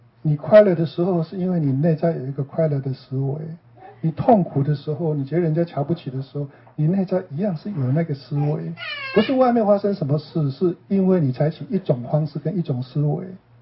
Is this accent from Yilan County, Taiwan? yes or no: yes; Yilan County, Taiwan; 我不知道你们是哪里的人，然后我们宜兰人是有一句话